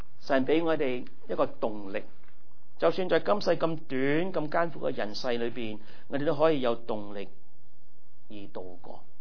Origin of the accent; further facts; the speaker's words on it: Philadelphia, Pennsylvania, United States; 我在费城长大的，我父母葬在费城的，我下个月我回去拜山的